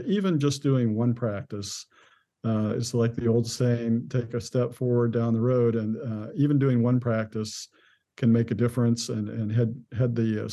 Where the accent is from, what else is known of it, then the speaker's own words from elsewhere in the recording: Illinois, United States; but it's true in other parts, like where I grew up in Illinois, there's very few of the farmers that have cattle.